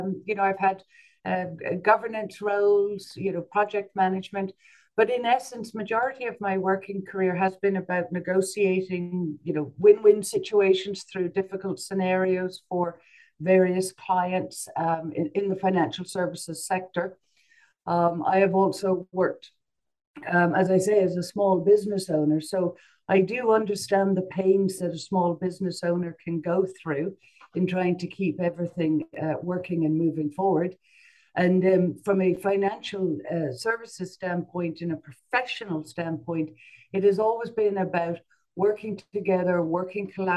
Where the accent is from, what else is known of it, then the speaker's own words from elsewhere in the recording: Ireland; moved away; After I immigrated over from Ireland, I came into this ward.